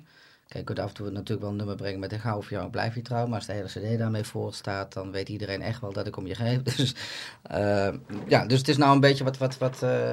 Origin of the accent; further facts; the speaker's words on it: Zutphen, Gelderland, Netherlands; Nou, ik kom uit Zutphen.